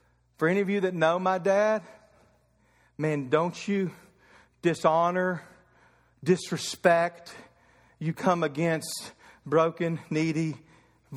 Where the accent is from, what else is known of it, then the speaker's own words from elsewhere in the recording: Eddyville, Kentucky, United States; I grew up in Eddyville, Kentucky. I loved rodeos.